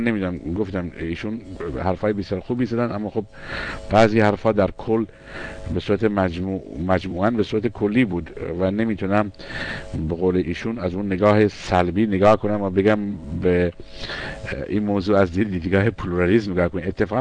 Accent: Iran; هممون به عنوان یک ایرانی که احساس مسئولیت میکنیم

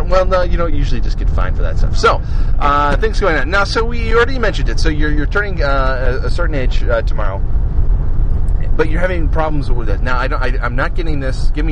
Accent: Madison, Wisconsin, United States; We're from Madison, Wisconsin. That's in southern Wisconsin. We're only a county away from Illinois.

